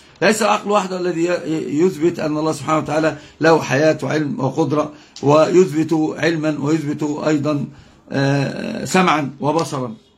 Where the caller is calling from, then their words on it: Sudan; أنا رديت لنا من السودان